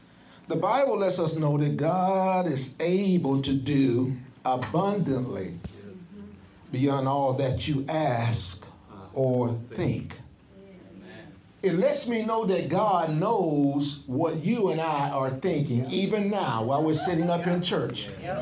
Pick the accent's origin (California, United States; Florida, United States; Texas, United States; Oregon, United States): Florida, United States; West Cocoa; I grew up out in West Cocoa.